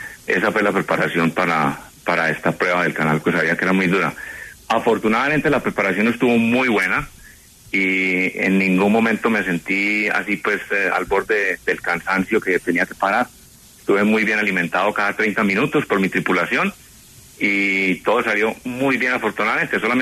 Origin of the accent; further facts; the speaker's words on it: Colombia; now in United States; Fui nadador representando a Colombia en varios campeonatos y vine de Cabo a nadar a Estados Unidos.